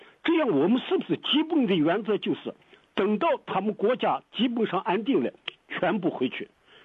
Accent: China; now in Australia; 我们中国人听到这件事情，我们自己都脸红啊，

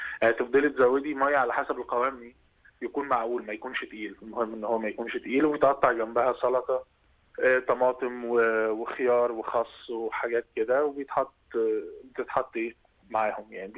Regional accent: Alexandria, Alexandria Governorate, Egypt; انا من اسكندريه، من حته يعني من مصر، من مدينه اسمها اسكندريه.

